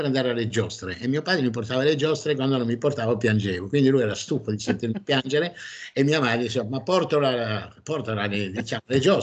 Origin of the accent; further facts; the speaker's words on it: France; Italian is a second language; also born or lived in Africa; sono francese, sono nato in Africa, poi sono arrivato in Francia, poi ho chiesto la naturalizzazione italiana e sono diventato italiano